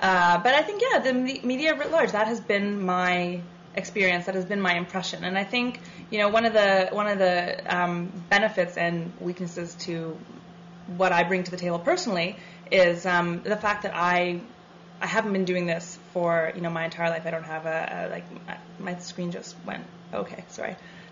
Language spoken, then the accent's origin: English; Canada; I am Canadian. During the Clinton years, I was in Canada.